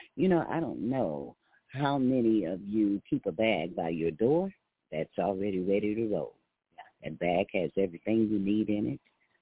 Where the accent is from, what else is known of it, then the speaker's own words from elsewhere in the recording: Texas, United States; I'm from Texas. I grew up in them.